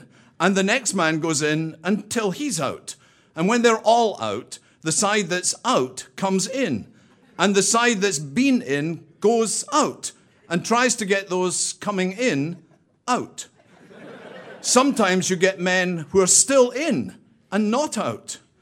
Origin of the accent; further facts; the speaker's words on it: Scotland, United Kingdom; now in Chicago, United States; before people realize from the accent that I really do not originate from Chicagoland, and I'm Scottish.